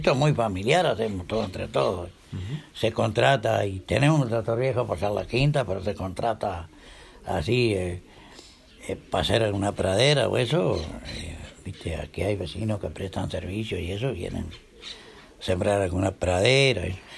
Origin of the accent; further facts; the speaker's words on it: Florencio Sánchez, Colonia, Uruguay; born there; Bueno, soy nacido en Florencio Sánchez, allá en Florencio Sánchez y Cardona, bueno, que los divide solo la vía.